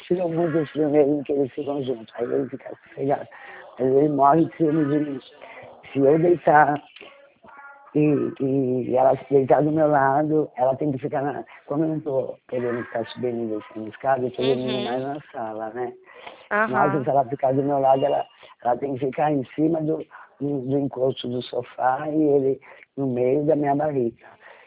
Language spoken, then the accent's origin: Portuguese; Spain; moved away as an adult; now in Brazil; É, eu sou da Espanha. Fui pra cá